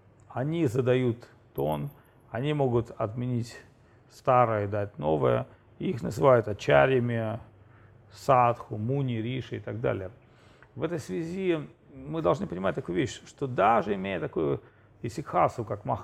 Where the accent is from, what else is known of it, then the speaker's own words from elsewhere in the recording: Russia; Он мне такой, вы откуда? Я говорю, из Раши.